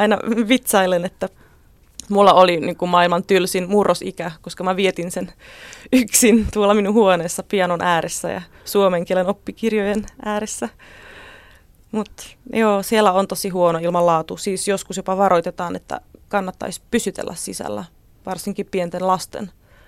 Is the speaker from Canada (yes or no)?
no; Orlová, Moravian-Silesian Region, Czechia; Finnish is a second language; now in Finland; Mä olen kotoisin kaupungista nimeltä Orlovaa.